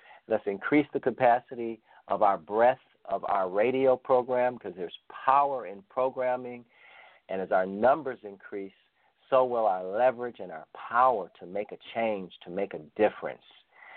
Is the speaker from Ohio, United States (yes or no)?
yes; Ohio, United States; We've been down to Texas, Pennsylvania, New York twice. And we're in Ohio, my home state.